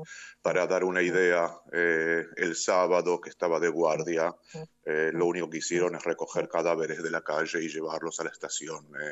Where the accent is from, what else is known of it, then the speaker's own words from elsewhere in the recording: Argentina; moved away as an adult; also born or lived in Mendoza / Buenos Aires; now in Sderot, Israel; Yo soy argentino, viví en Mendoza 2 años, mis padres y mis hermanos vivieron 10 años en Mendoza. Yo terminé el secundario los 2 últimos años y después volví a Buenos Aires y estoy acá en Israel hace más o menos 28 años y 27 años que vivo acá en Sderot.